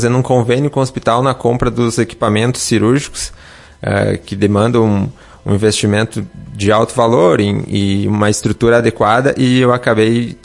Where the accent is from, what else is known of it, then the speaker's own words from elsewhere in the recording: Sarandi, Rio Grande do Sul, Brazil; now in Lagoa Vermelha, Brazil; eu sou natural de Sarandi, eu estava residindo em Porto Alegre nos últimos 3 anos, de 2018 a 2020, na verdade, começo de 2021